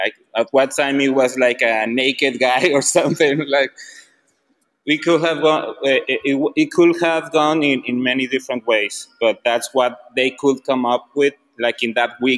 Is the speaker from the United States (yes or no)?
no; Mexico; English is a second language; because we're from Mexico and we have like an outsider view of things.